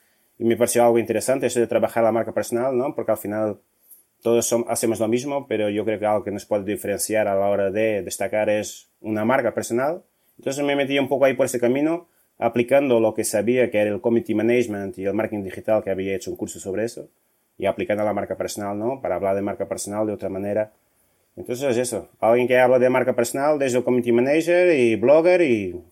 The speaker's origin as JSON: {"language": "Spanish", "country": "Portugal", "second_language": "Spanish", "lives_now": "Madrid, Spain", "said": "Bueno, yo soy portugués, llevo aquí en Madrid, en España, 12 años."}